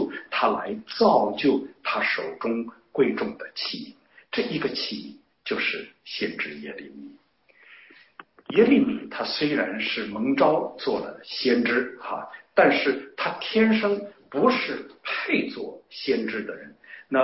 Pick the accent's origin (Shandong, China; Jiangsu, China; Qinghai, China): Shandong, China; Tai'an; 我的老家在山东，是在泰山的脚下泰安地区